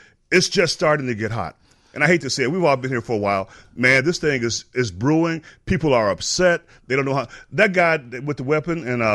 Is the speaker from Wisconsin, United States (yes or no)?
no; Washington Heights, New York, United States; grew up right next door to Beverly. I grew up in Washington Heights.